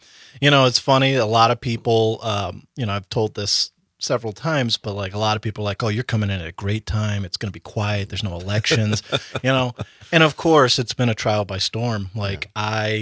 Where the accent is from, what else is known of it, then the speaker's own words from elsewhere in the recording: Cleveland, Ohio, United States; moved away as an adult; now in Milwaukee, United States; I am a proud Cleveland native, nice. Born and raised in Ohio. And I moved to Milwaukee back in 2014 to go to Marquette Law School.